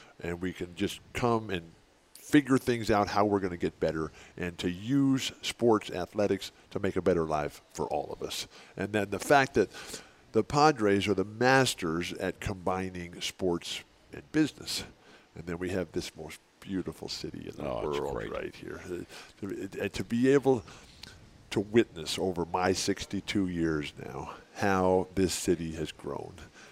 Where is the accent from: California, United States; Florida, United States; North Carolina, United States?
California, United States; La Mesa; And then when I was a boy growing up in La Mesa, Westgate Park, where Fashion Valley is today, and I used to ride my bike down Friars Road before they built the freeways